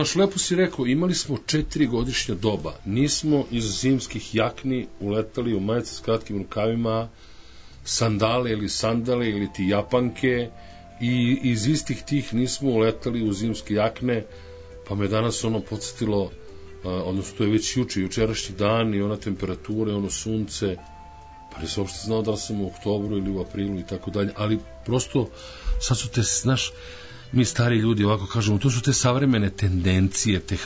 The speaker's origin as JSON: {"language": "Serbian", "region": "Belgrade", "country": "Serbia", "said": "Ja sam sa Zvezdare, a tamo to se ne priča tako."}